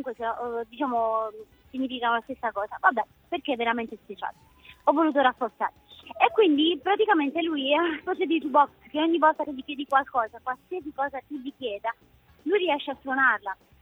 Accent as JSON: {"language": "Italian", "town": "Pignola", "region": "Basilicata", "country": "Italy", "tie": "born or raised there", "said": "che è venuto a Pignola, nel mio paese, ho forzato un po' la mano"}